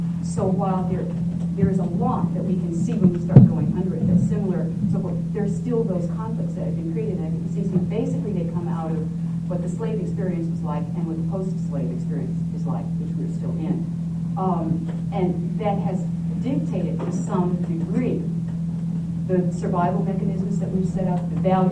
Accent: the South, United States; I grew up in the South, and I recognize the similarities in behavior and patterns of you know, parenting and extended family and so forth

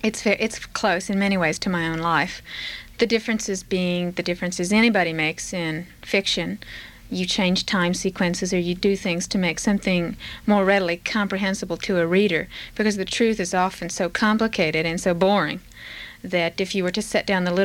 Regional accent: York, Pennsylvania, United States; I grew up the first 10 years of my life in York and Hanover, Pennsylvania, 12 miles north of the Mason-Dixon line, to my eternal embarrassment. I mean, of all places to be born, couldn't my mother have gotten her ass on the other side of that line?

